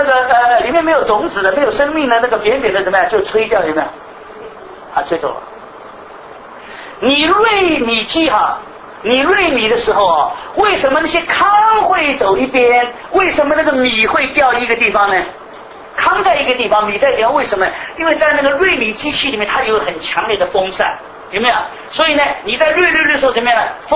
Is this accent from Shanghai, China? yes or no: yes; Shanghai, China; born there; 我生在上海，从来没有见过这个谷子，好像都只吃饭吃米